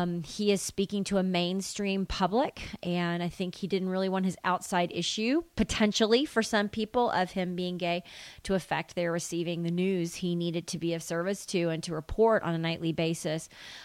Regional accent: the South, United States; I say it differently than other people, I think, because I'm from the South, but I love it.

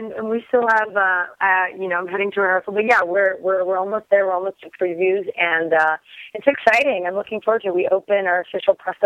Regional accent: Canada; Well, don't hold this against me, but I am proudly Canadian.

